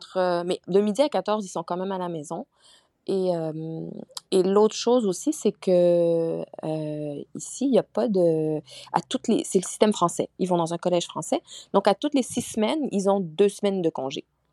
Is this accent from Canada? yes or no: yes; Châteauguay, Quebec, Canada; moi, je suis une Québécoise. Je suis née à Châteauguay et j'y ai grandi et vécu jusqu'à ma trentaine. Mais effectivement, mes parents viennent de Madagascar, mais ils ont immigré au Québec dans les années 70.